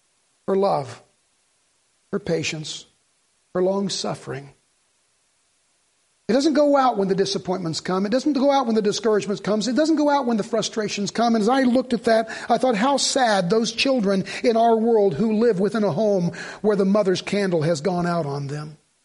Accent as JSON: {"language": "English", "town": "Reading", "country": "United States", "tie": "born or raised there", "said": "when I grew up in Reading."}